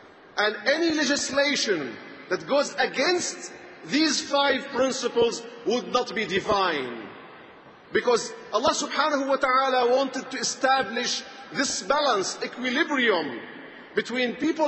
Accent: Damascus, Damascus Governorate, Syria; now in London, United Kingdom; I come from Syria, from Damascus, probably the safest place in the world, one of the safest places in the world.

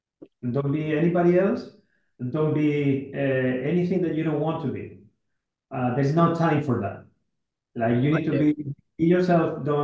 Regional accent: southern Spain, Spain; moved away as an adult; now in Barcelona, Spain; So I became independent when I was 18 years old. I moved from Southern Spain to Barcelona, and then I never went back, right, to my, let's say, original, like, similar family in Southern Spain.

